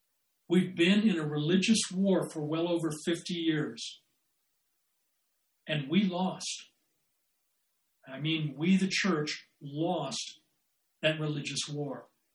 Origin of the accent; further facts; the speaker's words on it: South Dakota, United States; In the schools, at least the schools I went to, I was a hick from South Dakota, so we were probably behind the times